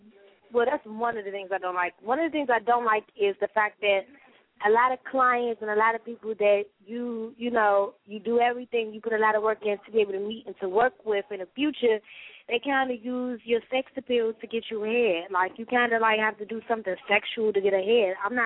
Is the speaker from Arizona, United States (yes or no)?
no; Washington, District of Columbia, United States; I'm from Uptown, D.C.